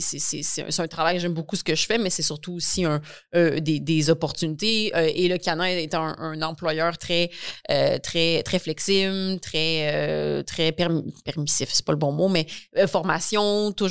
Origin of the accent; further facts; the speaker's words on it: Quebec, Canada; ma mère est mexicaine. Mais je suis née au Québec. J'ai vécu toute ma vie au Québec. Je n'ai jamais vraiment vécu ailleurs.